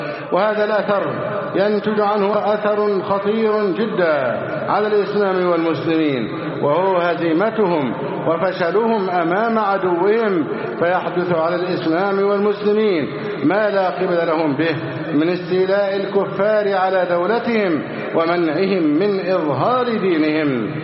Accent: Egypt; اللهم احفظ بلدنا مصر أمنا أمانا

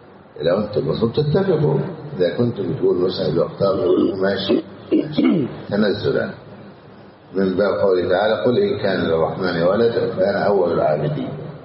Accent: Egypt; متمثلة الآن عندنا في مصر في وزارة الأوقاف

